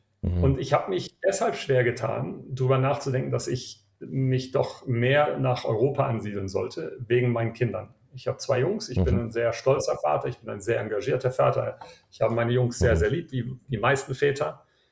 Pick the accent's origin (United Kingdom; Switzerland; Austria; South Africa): South Africa; also born or lived in Cape Town / Bayreuth, Germany; ich bin in Südafrika geboren und aufgewachsen, war in der deutschen Schule. Meine Eltern waren beide deutsch und bin dann nach dem Abitur hier in Kapstadt, ich bin jetzt in Johannesburg, damals in Kapstadt, bin ich nach Bayreuth gezogen in Deutschland.